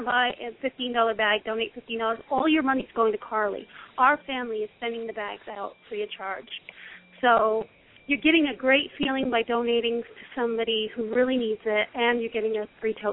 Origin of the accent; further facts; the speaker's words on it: Connecticut, United States; moved away as an adult; I live out in Utah now. I was born and raised in Connecticut, but we live out in Utah now.